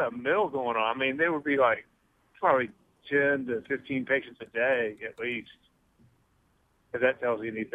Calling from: Virginia, United States; from Virginia.

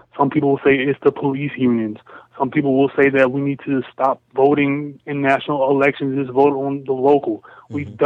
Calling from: Virginia, United States; I'm calling from Virginia.

